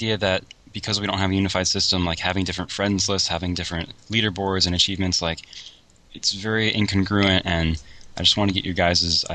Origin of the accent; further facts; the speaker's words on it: Detroit, Michigan, United States; I'm from Detroit, so I have to sort of rep my car knowledge as much as possible